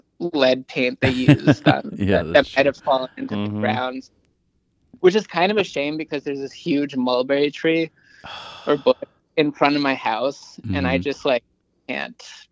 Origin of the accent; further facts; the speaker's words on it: New York, United States; Yeah, I was born in New York. I was born and raised in New York.